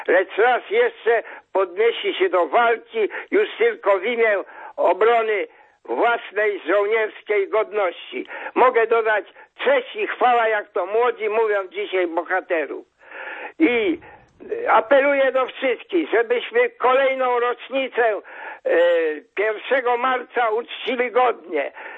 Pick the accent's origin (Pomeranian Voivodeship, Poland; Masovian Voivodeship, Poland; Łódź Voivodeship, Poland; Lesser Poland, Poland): Masovian Voivodeship, Poland; Warsaw; jako Warszawiak